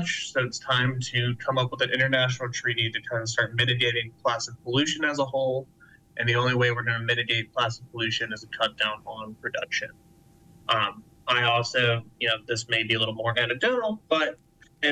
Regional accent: North Carolina, United States; I'm from the Outer Banks of North Carolina. We used to have a plastic bag ban on our beaches, and it was really evident that our beaches were cleaner.

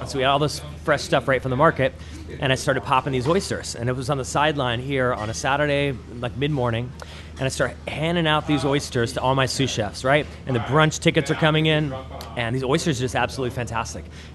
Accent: Washington, United States; For me, I grew up in Washington State, right? And that Puget Sound flavor

